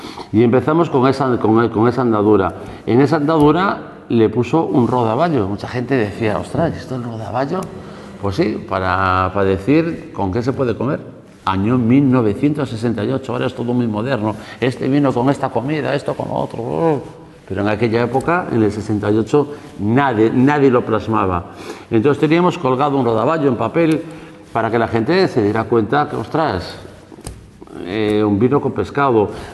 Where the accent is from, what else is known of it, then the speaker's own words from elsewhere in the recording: Galicia, Spain; mi tierra, mis cariños, mis productos, estas cosas que tenemos aquí los gallegos.